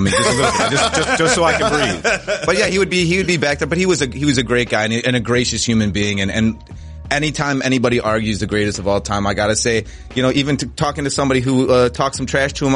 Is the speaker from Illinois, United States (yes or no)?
yes; Chicago, Illinois, United States; No, I'm from Chicago, the city.